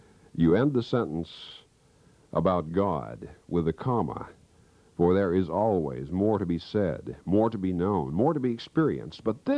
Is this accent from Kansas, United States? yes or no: yes; Kansas, United States; I can recall in my hometown back in Kansas